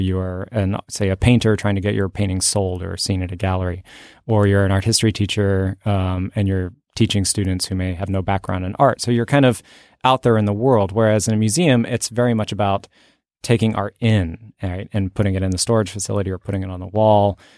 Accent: Fort Worth, Texas, United States; also born or lived in Oklahoma; I grew up mostly in Oklahoma and Texas. And when I was, I think, 10 years old, we moved to Fort Worth

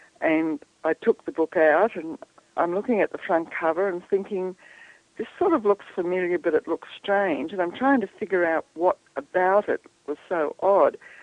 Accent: Australia; I was brought up in the Australian bush. I didn't go to school through primary school. I had to do it by correspondence.

